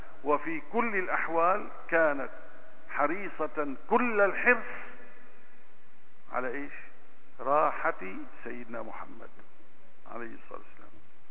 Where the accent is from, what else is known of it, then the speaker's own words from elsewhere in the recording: Aleppo, Aleppo Governorate, Syria; ولكن نحن أخي من حلب